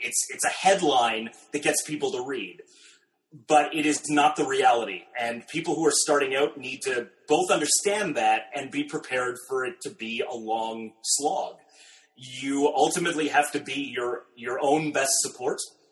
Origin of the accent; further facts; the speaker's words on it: Canada; working in Canada and being Canadian